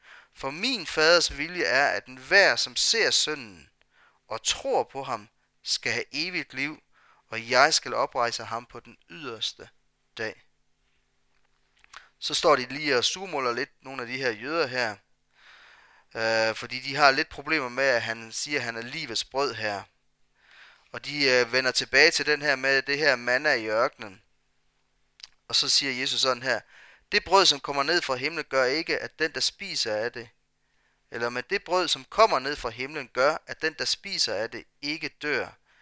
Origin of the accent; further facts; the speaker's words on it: Blåhøj, Region of Southern Denmark, Denmark; På et tidspunkt her der hvor jeg kommer fra i Blåhøj her